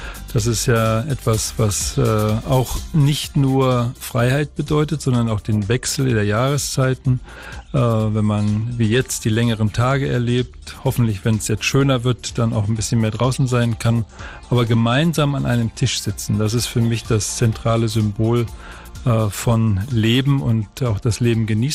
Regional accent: Hanover, Lower Saxony, Germany; born there; Als gebürtiger Hannoveraner

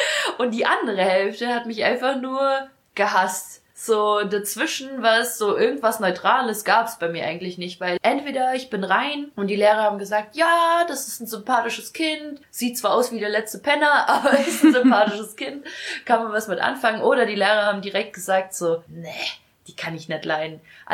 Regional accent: Ukraine; ja, ich komme aus der Ukraine.

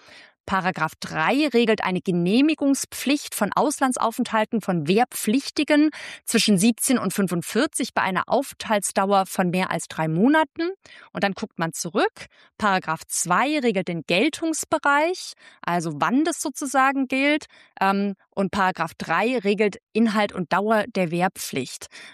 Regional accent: West Germany, Germany; dass mir als Wessi, Entschuldigung, da wirklich die Spucke wegbleibt

